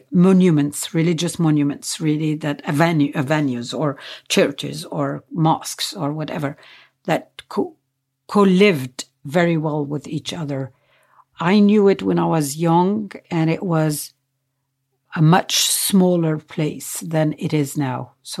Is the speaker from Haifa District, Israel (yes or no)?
no; Nazareth, Northern District, Israel; born there; English is a second language; When I say that I was born in Nazareth